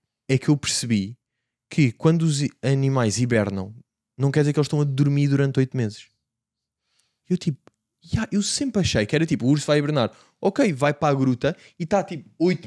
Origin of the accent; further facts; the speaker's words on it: Portugal; Eu ensino em português, não é? DIY. Eu sou português.